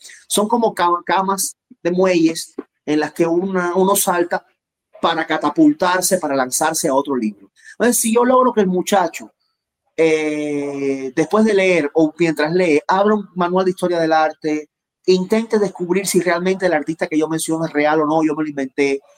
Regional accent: Las Villas, Cuba; Yo procedo de una zona de Cuba, el centro del país, donde actualmente hay tres provincias, Santi Espíritu, Cienfuegos y Villa Clara. Antiguamente esas provincias formaban una sola, eran conocidas como las villas.

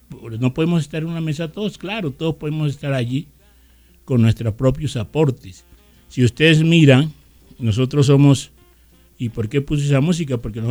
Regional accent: Guapi, Cauca, Colombia; born there; Yo nací en Guapi, Cauca. Guapi es un municipio que queda más allá de Buenaventura.

